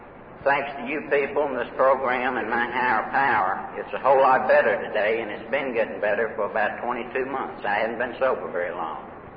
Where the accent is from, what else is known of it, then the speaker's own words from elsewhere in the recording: Kentucky, United States; I come from Trigg County, Kentucky, and you can't hardly tell that either. But, Jackie, wherever you are. But I was born down in southwest Kentucky on a farm between Hopkinsville and Katy's, and that was 39 years ago.